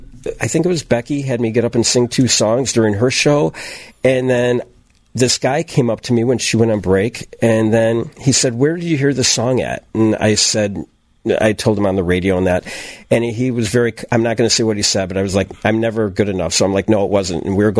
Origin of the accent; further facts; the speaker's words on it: Oak Lawn, Illinois, United States; In Oak Lawn.